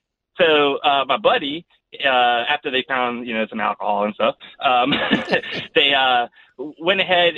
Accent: Virginia Beach, Virginia, United States; took him to jail in Culpeper, Virginia, when we're from Virginia Beach.

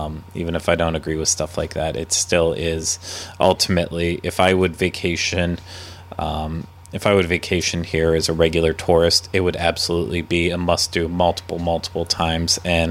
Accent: California, United States; As a Californian, and someone who goes to Disneyland very often

